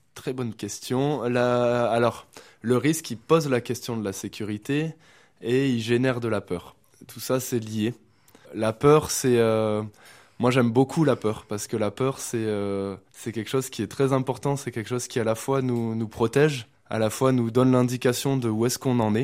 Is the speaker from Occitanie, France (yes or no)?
no; Avignon, Provence-Alpes-Côte d'Azur, France; moi je viens d'Avignon